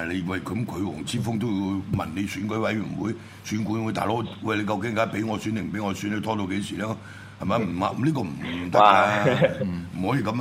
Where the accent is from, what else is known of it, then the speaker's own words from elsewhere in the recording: Hong Kong; 咁所以我哋香港人如果去台灣，你要辦簽證。